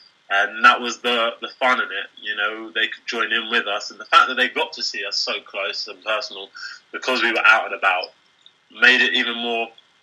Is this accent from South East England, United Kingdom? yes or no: no; London, United Kingdom; coming from London, this is where during the Games was very different, you know. Growing up in London was realising no one talks to anybody there.